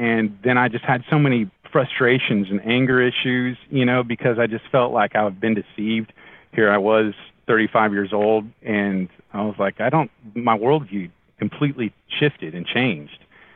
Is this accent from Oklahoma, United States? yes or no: yes; Tulsa, Oklahoma, United States; And growing up in Tulsa